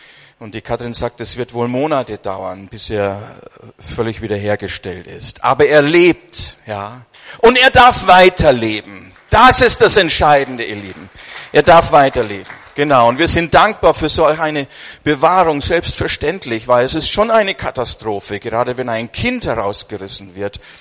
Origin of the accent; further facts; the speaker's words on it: Bavaria, Germany; ein junger Mann, der kommt aus der Gegend, wo ich herkomme, aus Unterfranken.